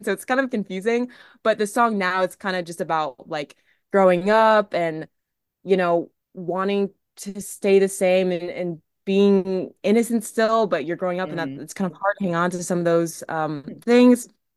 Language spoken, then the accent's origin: English; Kansas, United States; growing up in Kansas, you know, you don't really see a lot of people working as producers or songwriters and all that.